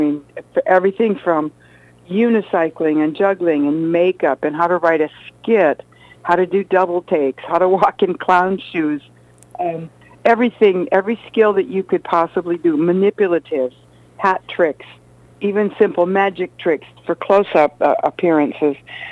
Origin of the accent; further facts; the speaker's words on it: Madison, Wisconsin, United States; I was born in Madison, okay. And I lived there until I was finished college there. So I went to the University of Wisconsin. So I'm the real deal. I'm a real cheesehead.